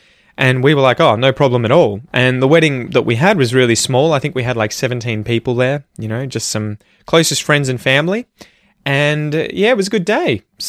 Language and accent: English; Ocean Grove, Victoria, Australia; it's between the towns Drysdale and Port Arlington on the Bellarine Peninsula, obviously, so near my hometown of Ocean Grove, we got married there.